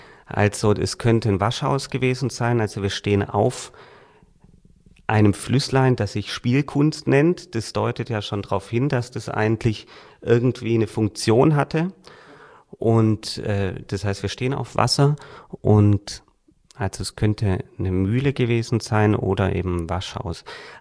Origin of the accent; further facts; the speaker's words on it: Reutlingen, Baden-Württemberg, Germany; Und ich komme aus Reutlingen und wir kamen dann über Heidelberg, Heilbronn